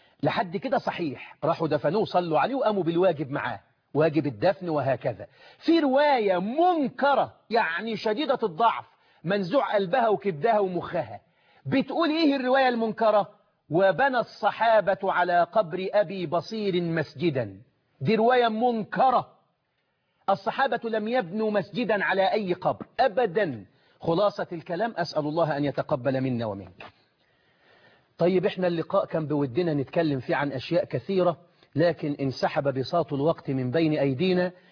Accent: Egypt; إنما الحسين اللي موجود عندنا في مصر

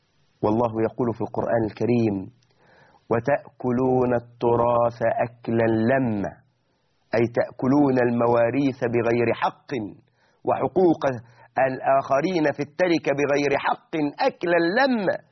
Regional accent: Egypt

